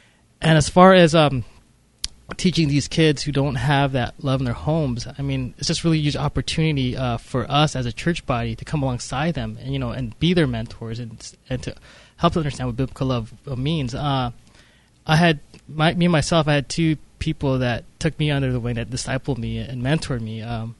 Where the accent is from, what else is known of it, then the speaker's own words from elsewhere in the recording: United States; Being a Filipino American, I grew up here in the States. My parents obviously grew up in the Philippines